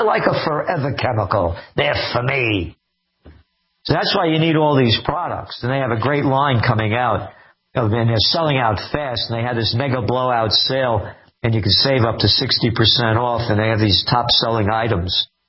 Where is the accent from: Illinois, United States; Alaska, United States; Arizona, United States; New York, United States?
New York, United States; Bronx; also born or lived in Yonkers; When I was a kid, you know, they said I grew up in the Bronx, so we moved to Yonkers.